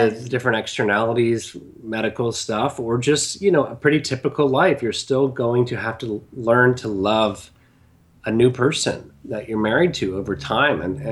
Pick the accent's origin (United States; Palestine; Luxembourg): United States; the South; we grew up in the Bible Belt